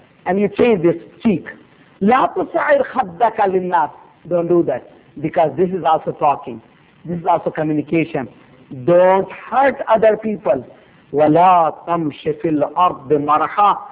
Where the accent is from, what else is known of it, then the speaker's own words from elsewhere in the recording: South India, India; Urdu is a second language; پہلے تو اردو اہل زبان سے نہیں ہوں, میں دیہات کا رہنے والا, ساؤتھ انڈیا کا رہنے والا